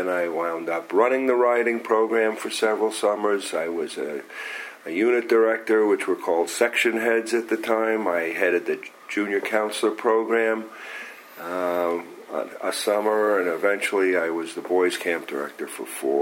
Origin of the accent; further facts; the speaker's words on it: Queens, New York, United States; born there; I was born in Kew Gardens, Queens, New York.